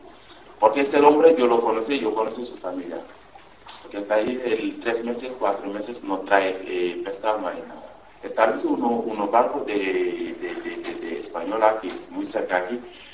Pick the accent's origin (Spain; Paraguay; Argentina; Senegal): Senegal; Dakar; born there; Spanish is a second language; Yo nací en el capital, en Dakar, yo vivo con mi abuela, está en una ciudad, se llama Mur. Es el ciudad de los turistas